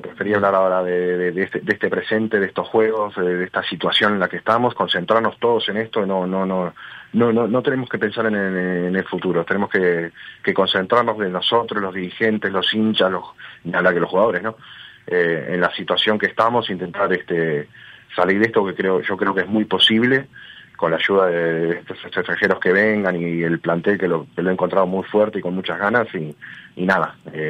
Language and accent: Spanish; Montevideo, Uruguay; now in Ciudad de la Costa, Uruguay; por más que soy montevideano